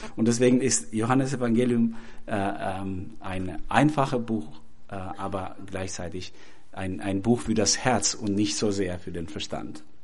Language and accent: German; Pogradec, Korçë County, Albania; now in Germany; So bin ich aufgewachsen in Albanien, in das atheistischste Land der Welt.